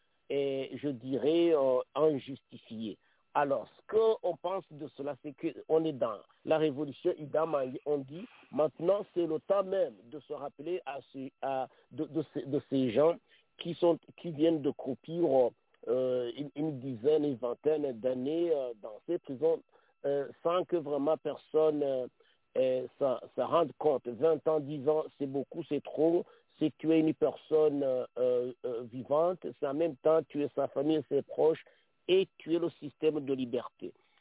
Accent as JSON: {"language": "French", "country": "Canada", "said": "et ici au Canada même, et ailleurs dans le monde, y compris le Rwanda, même si je suis Canadien d'origine rwandaise."}